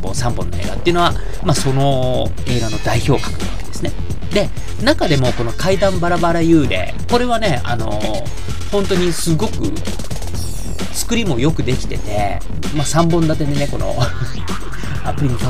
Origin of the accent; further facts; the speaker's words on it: Tachikawa, Tokyo, Japan; 僕はあの子供の頃立川で育ったんですけど、